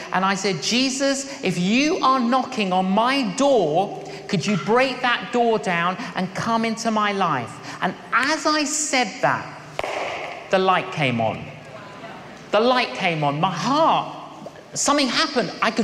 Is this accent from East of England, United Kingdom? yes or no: no; London, United Kingdom; when I was growing up in London, I was an agnostic. I didn't believe in God.